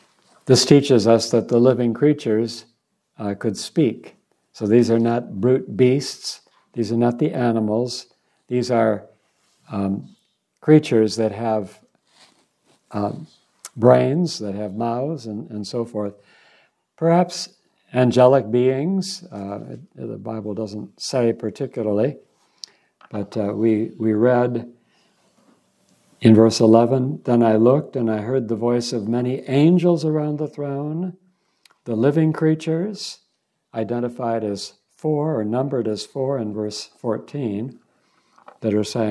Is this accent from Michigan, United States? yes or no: yes; Royal Oak, Michigan, United States; a school probably four-tenths of a mile from our house where I grew up in Royal Oak.